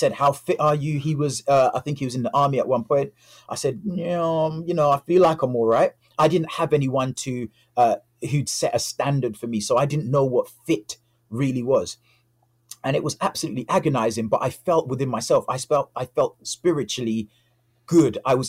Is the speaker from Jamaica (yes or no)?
yes; Jamaica; born there; I was born in Jamaica